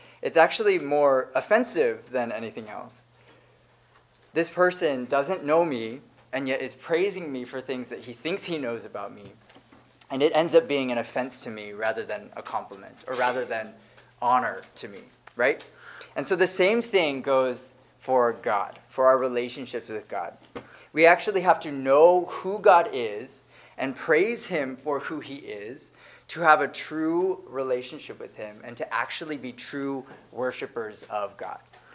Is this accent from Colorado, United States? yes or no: no; Texas, United States; I definitely don't speak Korean. I'm definitely not from Korea. I definitely speak English, and I'm from Texas."